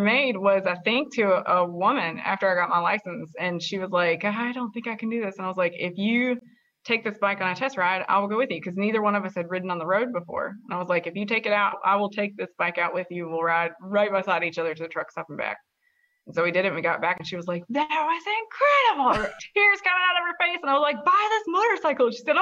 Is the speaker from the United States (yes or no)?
yes; Virginia, United States; So I grew up in Wythe County. So that's about an hour south of Roanoke.